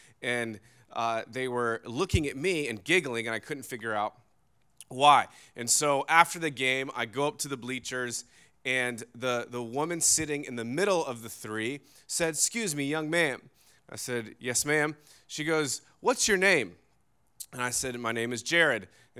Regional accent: Virginia Beach, Virginia, United States; I grew up in the Bayside area of Virginia Beach. We kind of moved around, went to church and school in Norfolk, but probably from zero to 15 or 16, lived in Virginia Beach

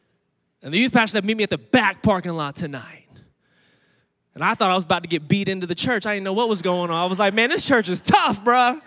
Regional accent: Virginia Beach, Virginia, United States; One of the places we used to meet, I'm from Virginia Beach. We used to meet at Oceana.

